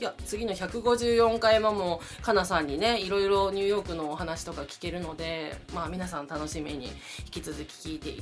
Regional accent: Tokushima, Japan; 私あの徳島出身で地元のお祭りが阿波踊りなんです。

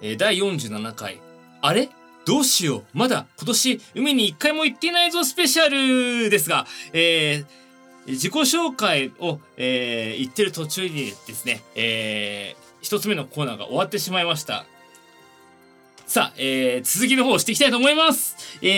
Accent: Tokyo, Japan; 東京出身でございます。東京生まれの東京育ちですね。

